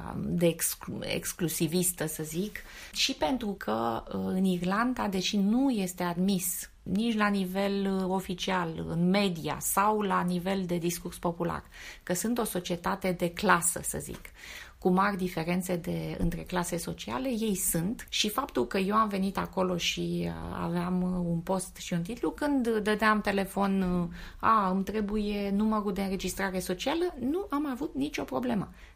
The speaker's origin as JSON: {"language": "Romanian", "country": "Romania", "lives_now": "Dublin, Ireland", "said": "ți se spune de unde vii, din România, de unde ai călătorit, așa, și unde locuiești. Băi, locuiesc în centru, în Liberties."}